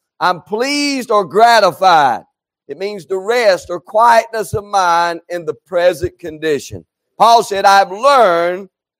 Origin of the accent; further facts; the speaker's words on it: North Carolina, United States; We are from North Carolina.